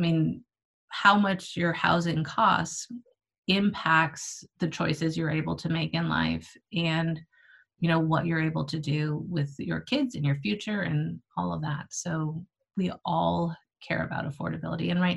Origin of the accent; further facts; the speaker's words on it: Paradise, California, United States; So I grew up in Paradise and I went to college and then I did AmeriCorps.